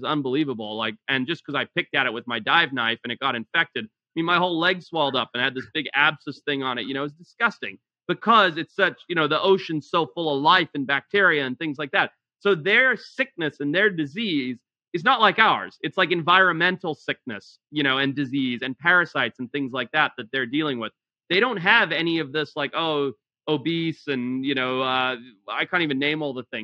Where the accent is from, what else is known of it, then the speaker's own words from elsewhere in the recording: Zimbabwe; Even growing up in Zimbabwe, so I had asthma as a kid